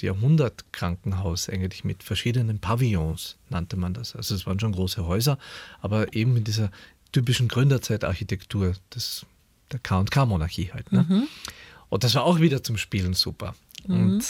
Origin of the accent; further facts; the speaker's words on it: Klagenfurt, Carinthia, Austria; Also ich bin ja in Klagenfurt geboren. Mhm. Und wir haben also gleich in der Nähe vom Theater gewohnt eigentlich.